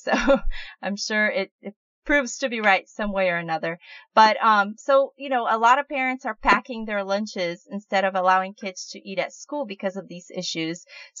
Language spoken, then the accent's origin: English; Florida, United States; I'm here from Florida, and I have kids in public elementary school